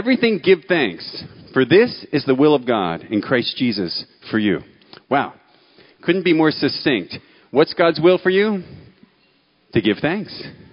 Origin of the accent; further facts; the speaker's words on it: New Jersey, United States; from New Jersey.